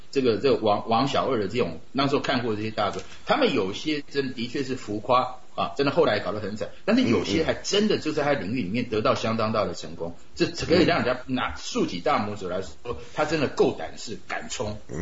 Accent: Taiwan

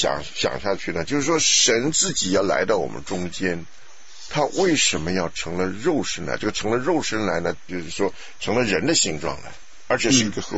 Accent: Taiwan; 我们台湾人取名字要取这种，现在没有了，我小的时候很多人叫树根，

